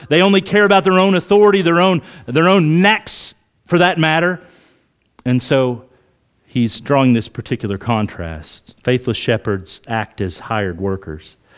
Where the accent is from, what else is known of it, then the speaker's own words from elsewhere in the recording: Oklahoma, United States; I grew up in Oklahoma. We didn't have sheep there back then. A lot of cattle, been around a lot of cattle.